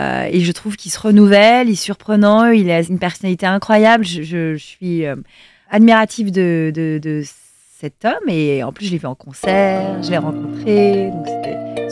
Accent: Montpellier, Occitanie, France; je viens de Montpellier, je voulais faire ce métier.

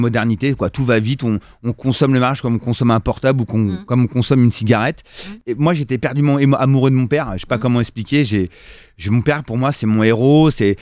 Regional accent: Rungis, Île-de-France, France; Et j'ai grandi, moi, à Rungis.

